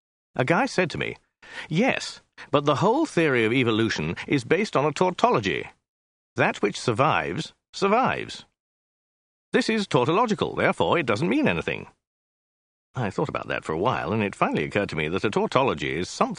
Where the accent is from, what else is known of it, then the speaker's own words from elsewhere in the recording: Cambridge, East of England, United Kingdom; born there; I was born in Cambridge in 1952